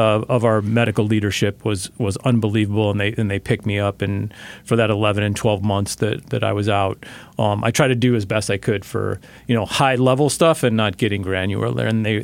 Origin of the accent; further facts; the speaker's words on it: Denver, Colorado, United States; Yeah, so when I grew up in Denver, Colorado, and okay. I was in high school. I went to a Jesuit high school